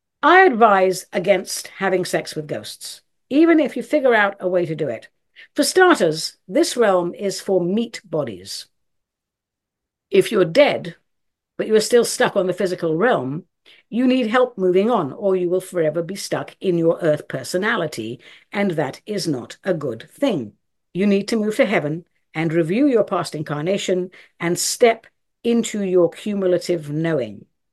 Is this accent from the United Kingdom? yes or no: yes; England, United Kingdom; now in United States; I'm from England, but I'm American now. My vowels are all over the place.